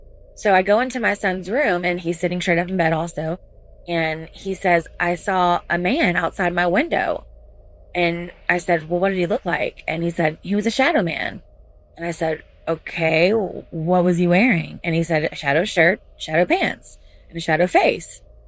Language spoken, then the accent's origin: English; Mississippi, United States; I'm from Mississippi, and I thought I would call in with my story.